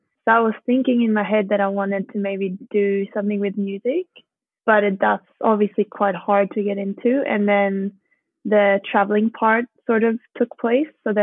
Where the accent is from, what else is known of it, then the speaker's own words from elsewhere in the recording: Sweden; also born or lived in Austria / Norway; I'm from Sweden. I'm from a little coastal, it's not a village, it is a city, but it's like a population of 30 or 40,000. Mm-hmm. And I have been living in Austria quite a lot, / Norway. And now I'm in northern Sweden on a season here.